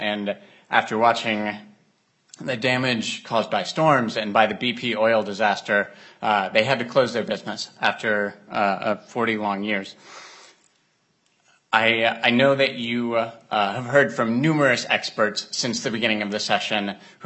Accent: Minnesota, United States; also born or lived in Louisiana / Florida; I grew up here in Minnesota, but I've spent much of my career on the Gulf Coast in Louisiana and Florida.

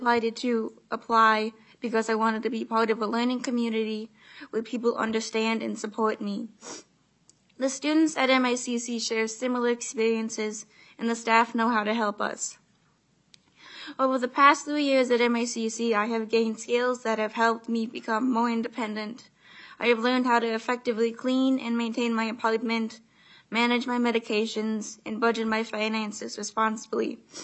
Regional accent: Dalton, Minnesota, United States; I'm from Dalton, Minnesota, and I graduated from high school in 2019.

